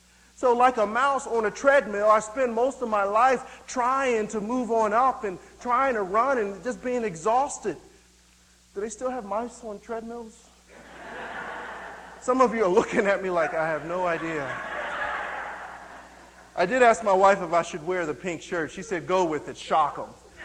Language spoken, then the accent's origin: English; Philadelphia, Pennsylvania, United States; And so even as a young teenager growing up in East Oak Lane section of Philadelphia, my desire was to continue to move on up.